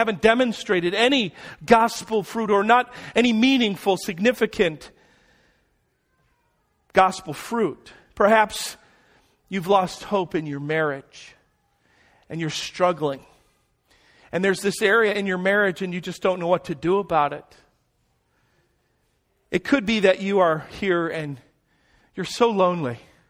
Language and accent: English; Louisiana, United States; also born or lived in Chicago; I remember when I was about 7, I moved from Chicago to Louisiana, and I learned how to say y'all.